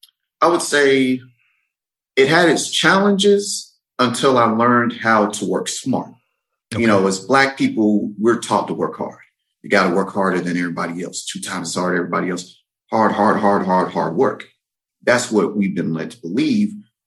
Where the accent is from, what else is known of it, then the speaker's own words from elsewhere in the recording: Atlanta, Georgia, United States; growing up in Atlanta, Georgia, around that time, I was born in 86.